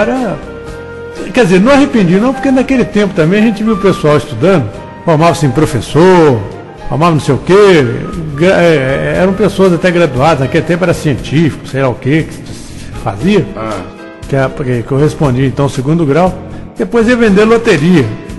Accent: Barra de São Francisco, Espírito Santo, Brazil; eu sou capixaba, nascido em Barra de São Francisco, bem divisa de Minas com o Espírito Santo, e até costumo dizer que eu sou um capineiro.

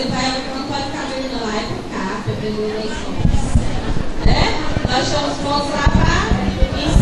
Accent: Teresina, Piauí, Brazil; Eu sou aqui de Teresina do Piauí.

